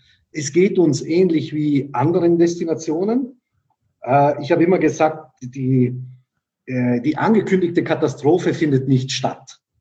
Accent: Bolzano, Trentino-Alto Adige, Italy; now in Germany; Ich bin ja nicht hier geboren, ich bin italienischer Staatsbürger, ich komme ja aus Bozen und ich bin jetzt seit 3 Jahren hier.

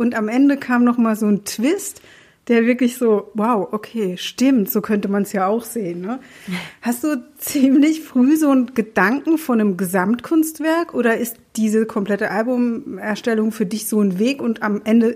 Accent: Mannheim, Baden-Württemberg, Germany; also bei uns in Mannheim hier sagt man, das ist einfach nur krank.

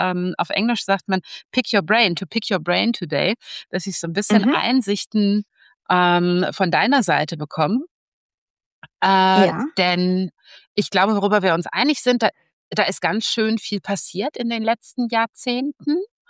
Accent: North Rhine-Westphalia, Germany; aus dem schönen NRW, aus meiner Heimat, aus Mahl.

